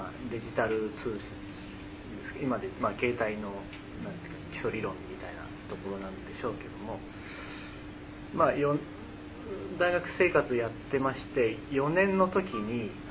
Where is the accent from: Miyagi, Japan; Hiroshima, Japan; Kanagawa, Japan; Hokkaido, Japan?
Miyagi, Japan; born there; now in Yamanashi, Japan; 私は生まれは宮城県なんですけども、